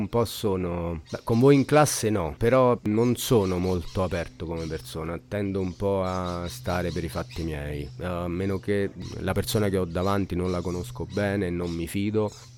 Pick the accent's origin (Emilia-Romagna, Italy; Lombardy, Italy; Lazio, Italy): Lazio, Italy; Castrocielo; Sono cresciuto a Castrocelo, paesino di 4.000 anime in provincia di Frosinone.